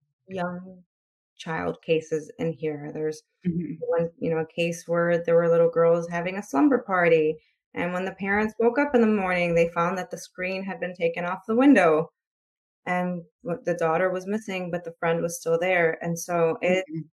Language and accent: English; Chicago, Illinois, United States; and of course I'm from Chicago, so I live in a city.